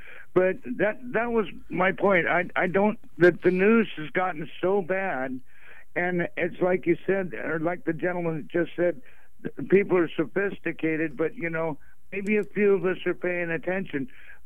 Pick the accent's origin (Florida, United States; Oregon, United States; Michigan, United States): Oregon, United States; Portland; now in Longview, United States; I grew up in Portland, graduated from Benson Tech, played in … you know.